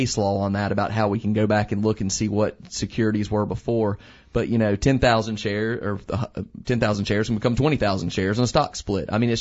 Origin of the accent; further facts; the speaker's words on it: Fayetteville, North Carolina, United States; And this one comes out of Cumberland County, Fayetteville, North Carolina, my hometown.